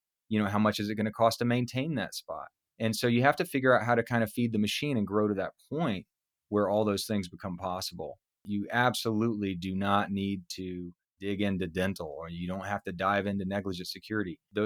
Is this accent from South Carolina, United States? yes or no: yes; South Carolina, United States; now in Orlando, United States; I'd like to go back to my home state of South Carolina. We have built a great thing here in Orlando.